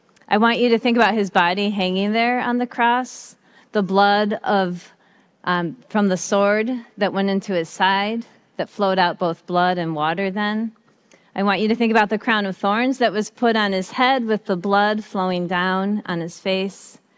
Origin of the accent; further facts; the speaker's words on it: Detroit, Michigan, United States; I love rap. I'm from Detroit